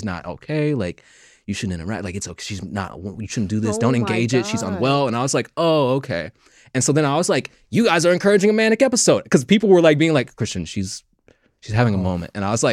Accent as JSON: {"language": "English", "region": "Louisiana", "country": "United States", "said": "I'm from Louisiana, close to Texas."}